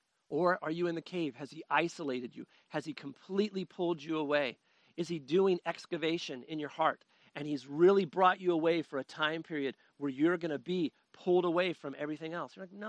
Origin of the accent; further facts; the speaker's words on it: Sacramento, California, United States; When I was a kid growing up in Sacramento, California, I lived in the San Joaquin Valley.